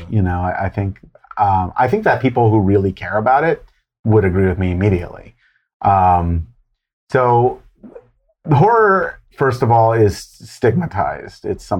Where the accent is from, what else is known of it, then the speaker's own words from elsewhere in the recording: Baltimore, Maryland, United States; So, like, one really great example is I'm from Baltimore. Baltimore as a city is stigmatized.